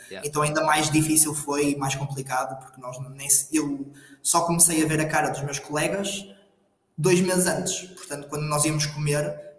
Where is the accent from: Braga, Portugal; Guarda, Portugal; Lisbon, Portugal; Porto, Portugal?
Porto, Portugal; eu não sou assim propriamente muito longe, eu sou do Porto